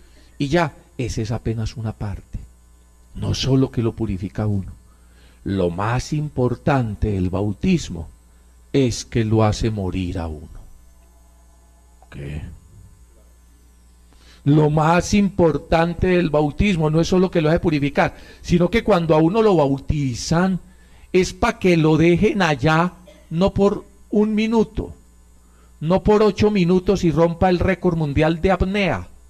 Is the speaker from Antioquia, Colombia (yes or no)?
yes; Antioquia, Colombia; born there; nací en un hermoso pueblo de aquí en Medellín. Es una belleza, en medio de estas montañas.